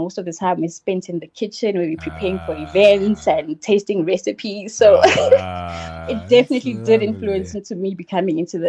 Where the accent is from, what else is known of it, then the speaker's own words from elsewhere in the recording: Mbalenhle, Mpumalanga, South Africa; also born or lived in North West; I grew up in Mbalenhle, township in Sekhunda, Mpumalanga.